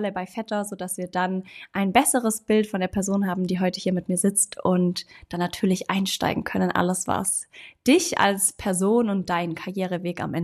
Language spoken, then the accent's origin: German; Ravensburg, Baden-Württemberg, Germany; Heute bin ich vor Ort bei Vetter in meiner Heimatstadt Ravensburg